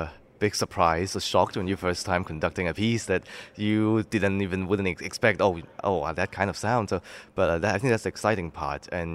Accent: Macau; Since I was born in Macau, I lived there during my childhood, and it's a very dear place to me.

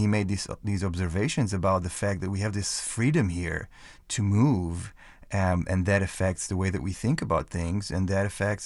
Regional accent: Israel; also born or lived in California / Kansas; now in United States; Well, I moved, and as I said, I grew up in Israel, and then I moved to California, and then I moved to here, to Kansas

